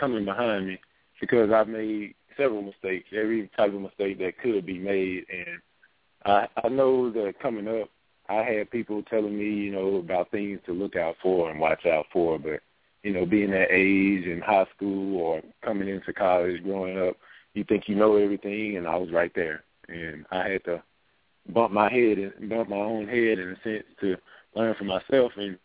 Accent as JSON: {"language": "English", "town": "Longview", "region": "Texas", "country": "United States", "said": "I'm from Longview, Texas."}